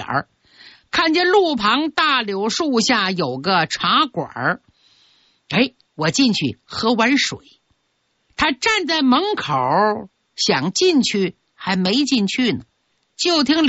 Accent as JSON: {"language": "Chinese", "country": "China", "said": "当时我们中国人呢、啊、不吸这种烟，不习惯"}